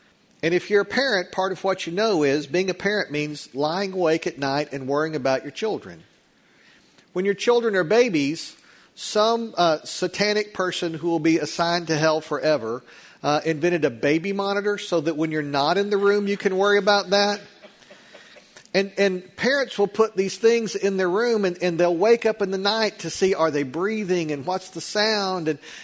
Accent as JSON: {"language": "English", "town": "Lubbock", "region": "Texas", "country": "United States", "tie": "born or raised there", "said": "So I grew up in Lubbock, Texas. When we had a big field trip, we went to Prairie Dog Town right outside of Lubbock."}